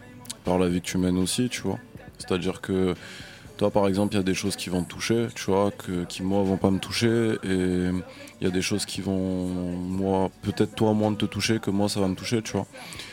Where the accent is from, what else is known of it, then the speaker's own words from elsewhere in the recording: France; also born or lived in Italy; Moi je suis français-italien.